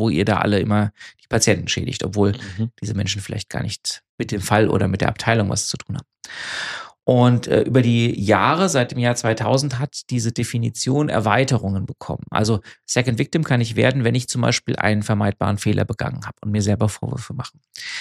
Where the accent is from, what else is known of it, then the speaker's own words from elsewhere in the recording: Frankfurt, Hesse, Germany; Macht mich als Frankfurter natürlich stolz.